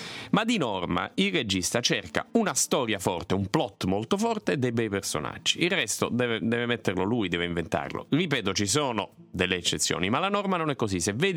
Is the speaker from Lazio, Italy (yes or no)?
yes; Rome, Lazio, Italy; Ho vissuto sempre Parioli, sì